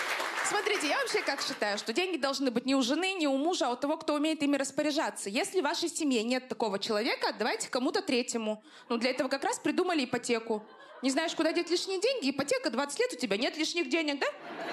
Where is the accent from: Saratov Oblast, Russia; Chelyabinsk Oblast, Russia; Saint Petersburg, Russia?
Chelyabinsk Oblast, Russia; born there; я родилась не в Москве, а в какой-то деревне под Челябинском. Но недавно осознала всю прелесть того, что я не москвичка.